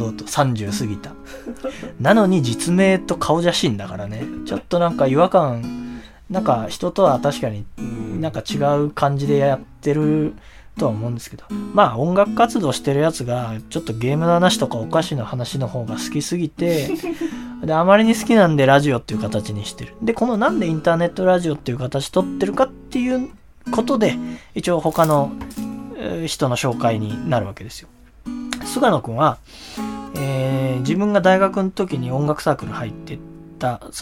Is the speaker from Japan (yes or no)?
yes; Gunma, Japan; moved away as an adult; 僕は群馬出身で